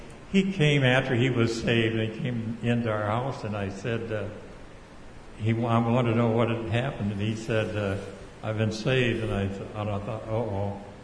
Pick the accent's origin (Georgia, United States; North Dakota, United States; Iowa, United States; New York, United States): Iowa, United States; Fort Dodge; it's one time when I was in my hometown of Fort Dodge